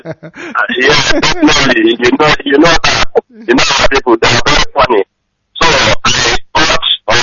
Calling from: Osun, Nigeria; I'm calling from Osun State.

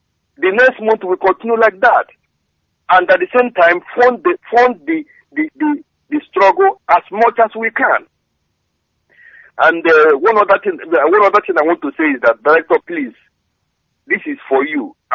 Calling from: Trondheim, Trøndelag, Norway; I'm calling from Norway, in Trondheim.

